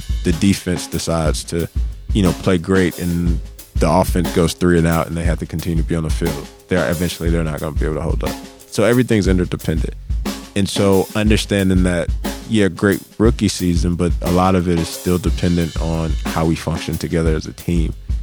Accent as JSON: {"language": "English", "town": "Charlotte", "region": "North Carolina", "country": "United States", "tie": "born or raised there", "said": "But then, you know, actually living in America, I'm from Charlotte, you get like this dual exposure."}